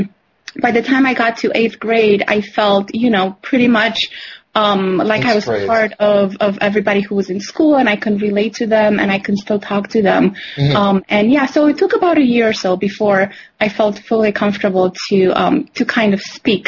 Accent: Romania; I grew up in Romania where, you know, it was okay. communist Romania.

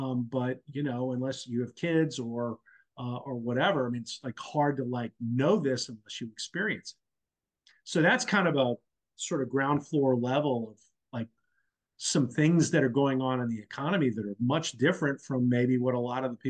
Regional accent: New Orleans, Louisiana, United States; also born or lived in Baton Rouge; they're actually looking to move back to Baton Rouge, where I'm from. They're not from Baton Rouge. I grew up in New Orleans.

